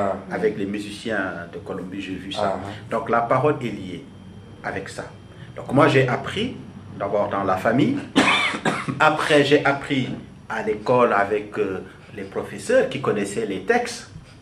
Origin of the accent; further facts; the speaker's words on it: Senegal; born there; Moi, je suis né donc au Sénégal, en Afrique de l'Ouest.